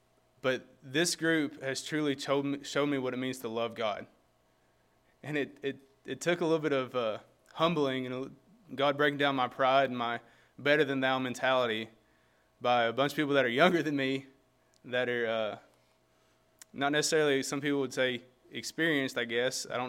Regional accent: Hope, Arkansas, United States; I'm originally from Hope, Arkansas, which is the southwest corner, you know, Arkansan.

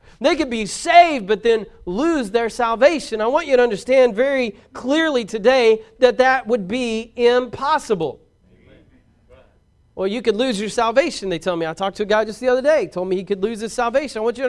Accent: Braggs, Oklahoma, United States; also born or lived in Vian; Now, I'm not a very smart person. I grew up in Braggs, Oklahoma. Some of you don't even know where that is.

